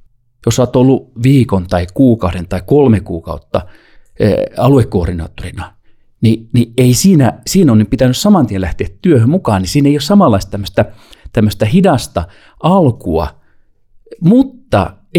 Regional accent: Ethiopia; moved away as an adult; Mä olen syntynyt ja kasvanut Etiopiassa.

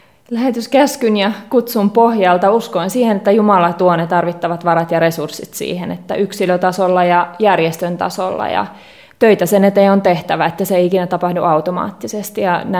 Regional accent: Southeast Finland, Finland; also born or lived in Costa Rica; Mä olen kotoisin Kaakkois-Suomesta

